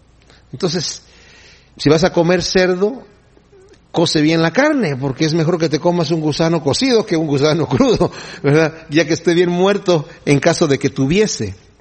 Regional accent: Querétaro, Mexico; Yo soy de Querétaro, ahí hacen unas carnitas espectaculares.

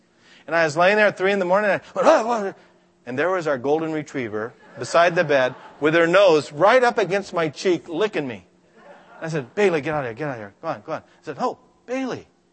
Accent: Scotland, United Kingdom; And I'm a Scotsman, so I like to pinch the penny.

